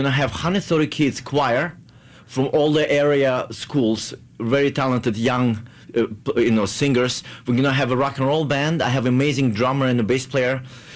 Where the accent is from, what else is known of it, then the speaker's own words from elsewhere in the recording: Russia; English is a second language; now in Connecticut, United States; Yes, somewhat. Yeah, I mean, I'm originally from Russia.